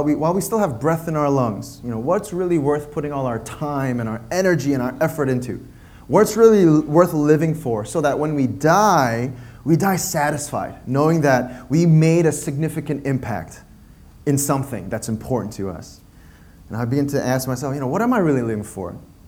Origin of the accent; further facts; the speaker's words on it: United States; So my parents were Korean immigrants. They moved to the U.S. I grew up in the States